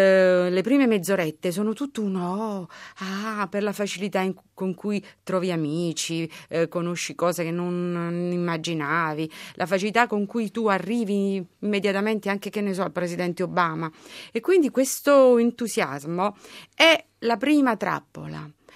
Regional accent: Naples, Campania, Italy; Allora noi belli da napoletane, perché siamo entrambe di quella terra, con questa leggerezza napoletana

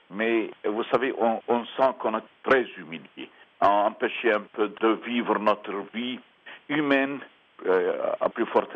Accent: Birzeit, Ramallah and al-Bireh Governorate, Palestine; Et nous sommes des Palestiniens à Birzeit, à Ramallah.

